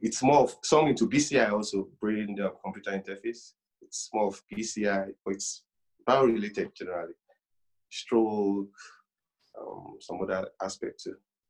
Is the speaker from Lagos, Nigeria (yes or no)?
yes; Badagry, Lagos, Nigeria; I was born and bred in Badagry. Badagry is like the ancient town where you have this slave trade history. Yeah, but originally, my state of origin states that I'm from Abeokuta in Ogun State. But I've grown, all my life I've been in Lagos, so I call myself a Lagosian.